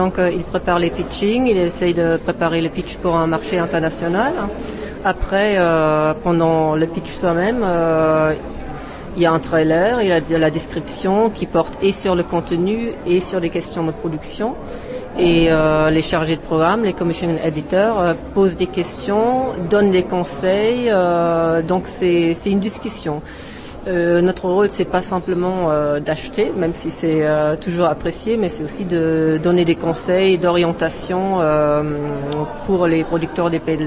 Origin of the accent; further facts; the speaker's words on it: Germany; French is a second language; je suis allemande